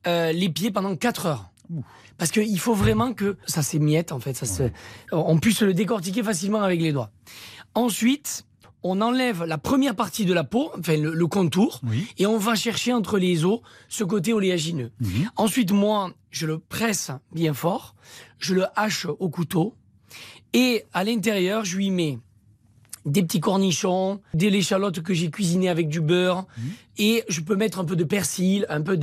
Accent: Occitanie, France; Alors ça tombe bien parce que comme je suis originaire de l'Aveyron

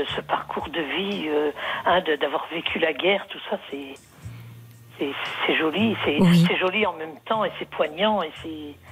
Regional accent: Grand Est, France; Et puis moi, je suis originaire de Lorraine. Et puis moi, je suis ici de familles nombreuses aussi.

